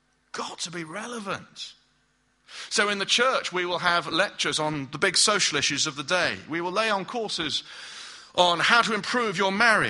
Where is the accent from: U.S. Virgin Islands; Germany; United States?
Germany; moved away as an adult; now in Bristol, United Kingdom; When we first moved to Bristol, about 9 years ago now, we came from Germany and we didn't have a car.